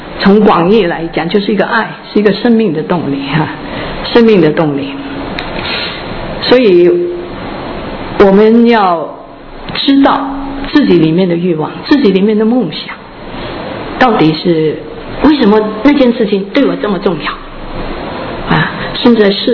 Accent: Hong Kong; moved away as an adult; now in United States; 我那个时候从香港来到美国，只是几年的功夫，在香港我有学英文

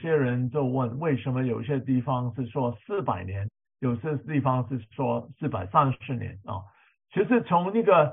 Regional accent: China; 是用了一个我们中国人理解的中国的本时的一个的方法了

